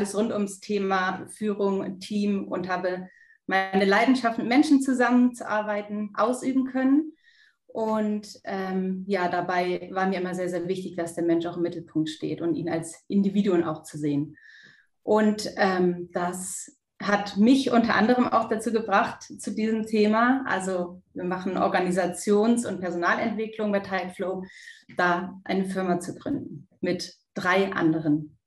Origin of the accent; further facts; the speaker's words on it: Northern Germany, Germany; now in Munich, Germany; 45 Jahre aus München. Ursprünglich komme ich aus dem Norden Deutschlands.